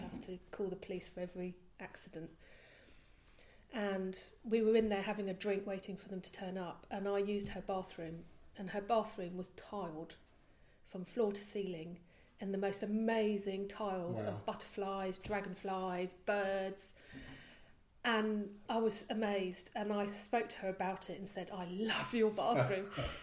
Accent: Belgium; I was about eight and I was living in Belgium. I was brought up in Belgium

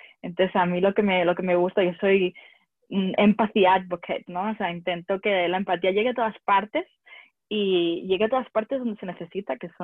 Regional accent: Barcelona, Catalonia, Spain; also born or lived in France / London / United States

